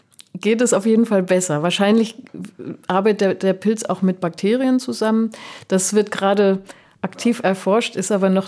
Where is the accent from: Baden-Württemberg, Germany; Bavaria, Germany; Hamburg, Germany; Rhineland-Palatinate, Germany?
Bavaria, Germany; Munich; ich bin als kleines Kind in München aufgewachsen.